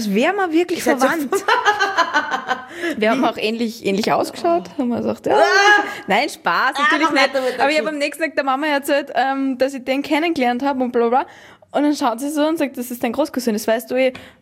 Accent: Salzburg, Austria; ich bin aus Salzburg.

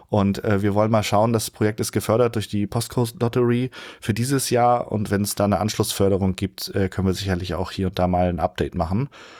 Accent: Rostock, Mecklenburg-Vorpommern, Germany; Ich komme aus Rostock

